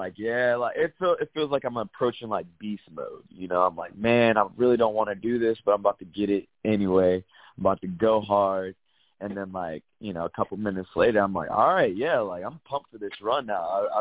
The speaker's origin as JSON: {"language": "English", "region": "South Carolina", "country": "United States", "lives_now": "Los Angeles, United States", "said": "Like, coming from, I came from South Carolina, it's pretty flat out there, you know."}